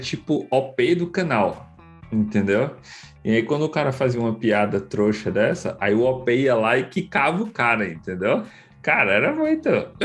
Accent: Fortaleza, Ceará, Brazil; Eu sou fortalezense.

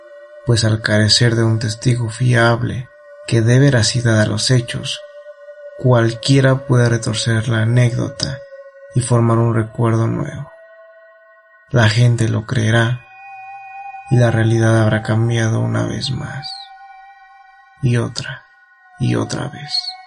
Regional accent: Avándaro, Michoacán, Mexico; tengo 32 años y soy de Avándaro, Michoacán. Mi domicilio es incierto, pero mi origen no puedo negarlo, pues a donde quiera que voy, me siento orgulloso de mi tierra.

